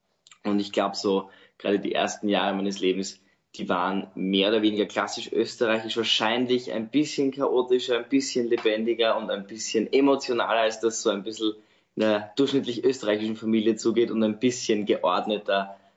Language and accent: German; Eckendorf, Germany; Ich komme aus Eckendorf, aus der unteren Feldgasse.